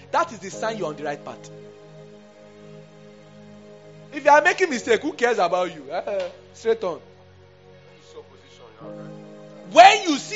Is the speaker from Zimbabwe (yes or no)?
yes; Zimbabwe; I'm from Zimbabwe.